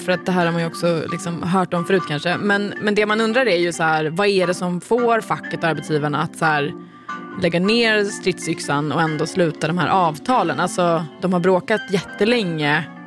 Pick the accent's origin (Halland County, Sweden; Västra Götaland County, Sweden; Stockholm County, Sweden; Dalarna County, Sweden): Stockholm County, Sweden; Nacka; Jag är ju också från Nacka.